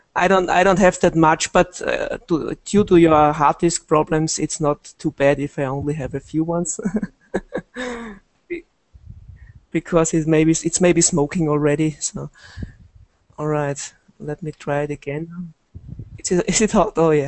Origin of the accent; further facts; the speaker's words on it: Austria; now in Slovenia; I'm from Austria, like Rainer. The only difference is I live a little more to the south, to the country of Slovenia.